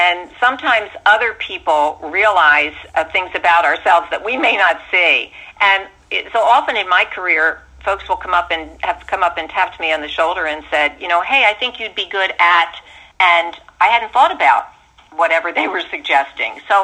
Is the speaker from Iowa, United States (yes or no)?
no; Philadelphia, Pennsylvania, United States; ran for the local regional board, which was in Philadelphia, again, my hometown.